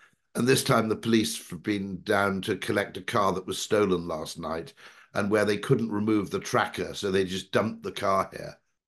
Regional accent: United Kingdom; as a Brit, you go there and you go, well, this is completely different.

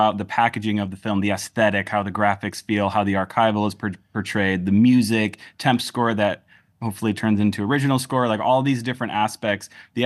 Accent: Michigan, United States; I grew up in Michigan, in rural Michigan, and so there's a lot of lakes

